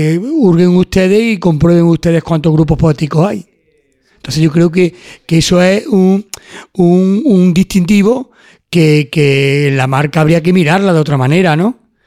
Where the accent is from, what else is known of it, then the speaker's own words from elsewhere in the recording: Córdoba, Andalusia, Spain; now in Almuñécar, Spain; imitando el de mi tierra, el de Córdoba, aunque yo llevo ya 26 años aquí en Almuñeca